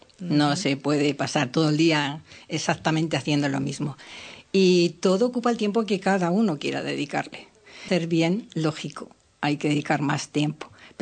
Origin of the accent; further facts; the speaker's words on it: Fuenteguinaldo, Castile and León, Spain; born there; en Fuente Aguinaldo, que es mi pueblo natal